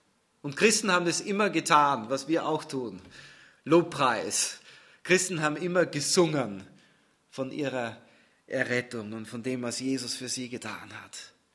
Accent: Austria; Ich komme aus Österreich, deswegen liebe ich die Berge.

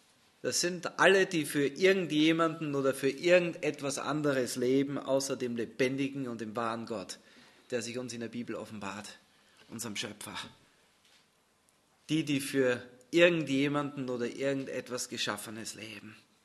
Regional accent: Austria; Ich komme aus Österreich, deswegen liebe ich die Berge.

